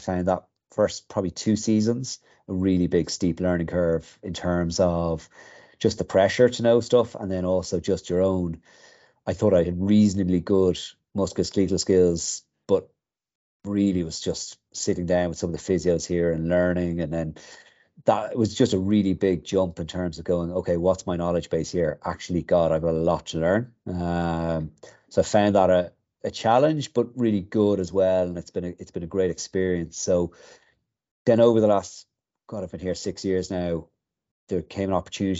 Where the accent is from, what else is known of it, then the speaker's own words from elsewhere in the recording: Dublin, Leinster, Ireland; now in Galway, Ireland; So I'm actually originally I grew up and lived in Dublin, trained there in UCD, University College Dublin, and then I moved to Galway.